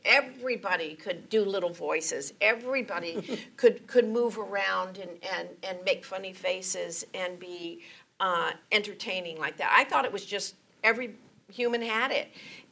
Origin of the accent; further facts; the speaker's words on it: Irving, Texas, United States; also born or lived in San Fernando Valley, California; And so I was raised mostly in Dallas Irving and my early childhood, and then we moved back.